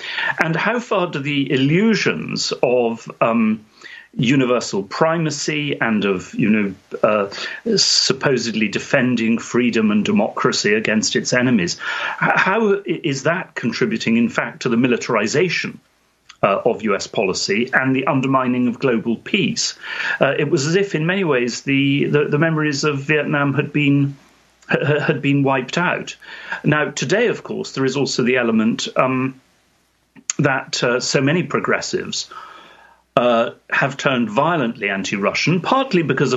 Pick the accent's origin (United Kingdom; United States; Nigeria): United Kingdom; as you can hear, I'm a Brit and therefore by now, I suppose, a semi-detached kind of European.